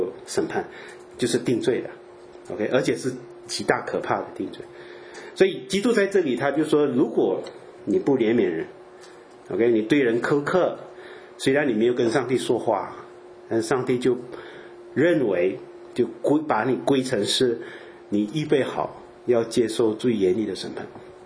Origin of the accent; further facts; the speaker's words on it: Beijing, China; 我啊，我北京人，一分都不加，大大实实的进